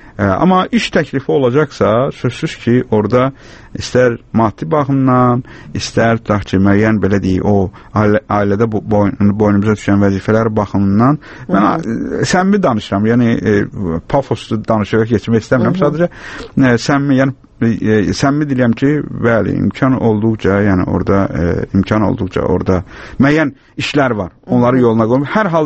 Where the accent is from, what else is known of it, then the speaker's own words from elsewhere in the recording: Baku, Azerbaijan; accent: Baku dialect; mən Bakıda böyümüşəm və Bakıda böyüdüyüm üçün Bakı ləhcəsi təbii olaraq onda daha çox istifadə.